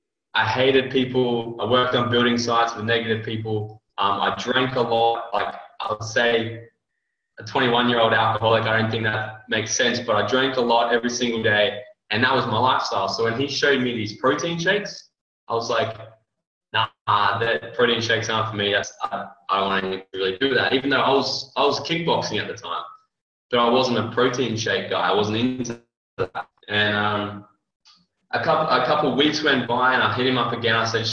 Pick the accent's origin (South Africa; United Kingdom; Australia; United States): Australia; I'm from Australia, not US originally. So get used to the accent for the next hour.